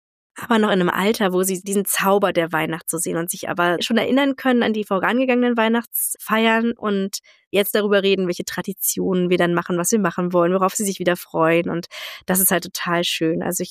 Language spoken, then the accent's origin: German; Northern Germany, Germany; wir kommen ja auch aus Norddeutschland, bei uns isst man der Kartoffelsalat an Heiligabend